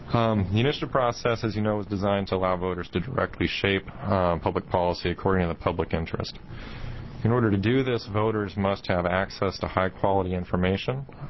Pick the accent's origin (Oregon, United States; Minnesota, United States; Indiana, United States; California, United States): Oregon, United States; Silverton; now in Eugene, United States; I currently live in Eugene. I was raised in Silverton, Oregon.